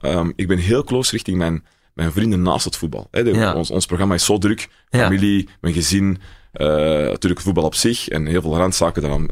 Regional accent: Ekeren, Antwerp, Belgium; Ik kom ook echt van Ekeren zelf

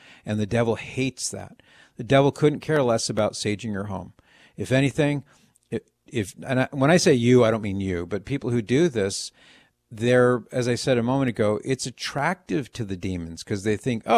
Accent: California, United States; Now, Maria, I'm from California. I live most of my life in California

